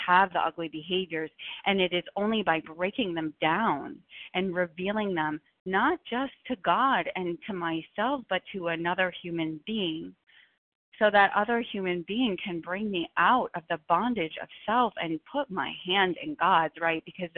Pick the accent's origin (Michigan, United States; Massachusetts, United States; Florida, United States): Massachusetts, United States; Boston; from Boston.